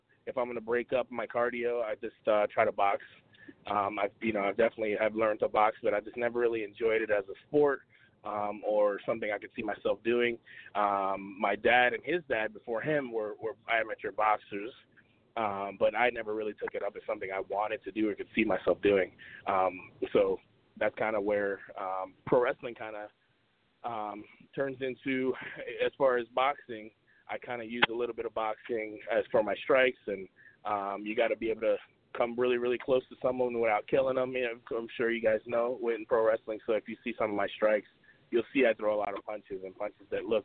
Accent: New York City, New York, United States; because I grew up in New York City as well.

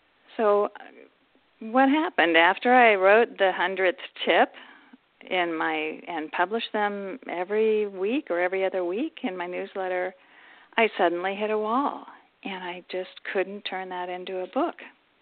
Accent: California, United States; drove across back to my home town in the Bay Area in near San Francisco.

